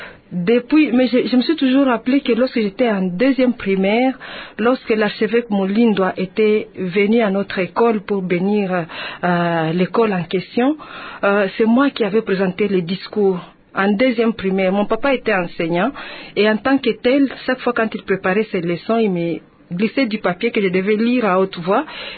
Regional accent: Bukavu, South Kivu, DR Congo; Oui, je suis née à Bukavu, dans la commune de Kadutu, à Bolo 1er, au numéro 509.

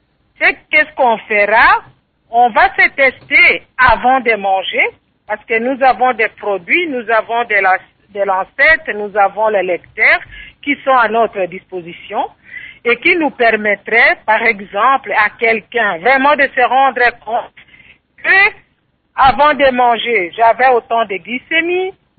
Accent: DR Congo; je suis moi-même africaine, je suis congolaise

